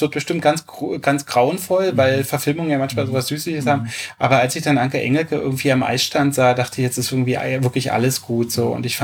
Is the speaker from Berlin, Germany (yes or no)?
yes; Berlin, Germany; ich bin in Berlin groß geworden und lebe da schon immer.